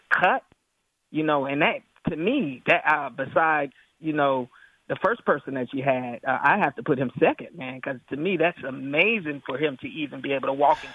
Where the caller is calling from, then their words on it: Atlanta, Georgia, United States; No, I'm calling you from Atlanta, man.